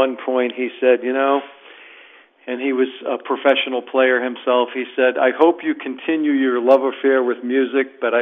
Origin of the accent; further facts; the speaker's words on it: Manchester, New Hampshire, United States; now in Charleston, United States; Yeah, Manchester, New Hampshire. It's about an hour from Boston.